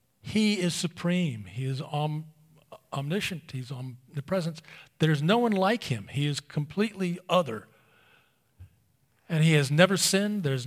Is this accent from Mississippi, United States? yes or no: no; Maryland, United States; I'm from Maryland.